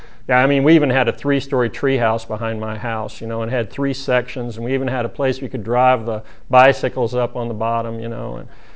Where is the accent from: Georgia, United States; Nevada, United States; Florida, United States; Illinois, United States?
Georgia, United States; East Point; But I was born in Georgia Baptist Hospital in 1955, so coming up on 59 years in November, so. And lived down in East Point for a few years, in fact, till I was about 7 or 8.